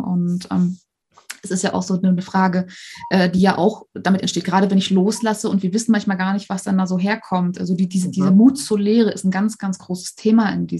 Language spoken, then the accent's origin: German; Germany; Und weil wir da so, gerade als Deutsche, glaube ich, sehr praktisch veranlagt sind.